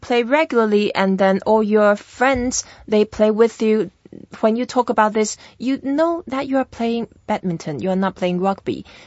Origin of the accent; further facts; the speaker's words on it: Taiwan; It's very popular when I grew up in Taiwan, and lots of people played it.